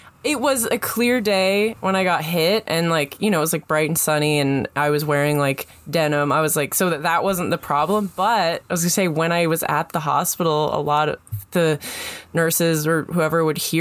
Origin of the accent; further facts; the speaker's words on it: Kamloops, British Columbia, Canada; No, I grew up in Kamloops, very small neighborhood.